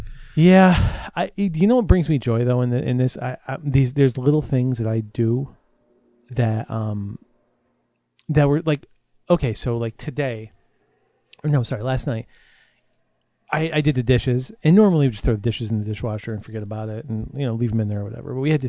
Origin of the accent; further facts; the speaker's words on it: New York, United States; Yes, like, yes, I'm from New York.